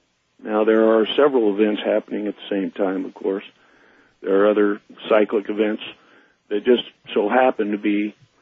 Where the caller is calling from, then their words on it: Coeur d'Alene, Idaho, United States; I'm calling from Coeur d'Alene at the moment.